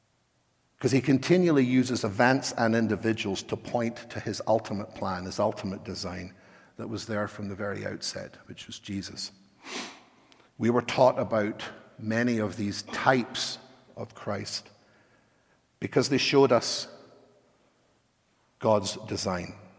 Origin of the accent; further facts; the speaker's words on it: Edinburgh, Scotland, United Kingdom; born there; moved away; you know I wasn't born here. I didn't just make up this accent to seem different. I was born in Edinburgh, and I was raised in the Brethren Church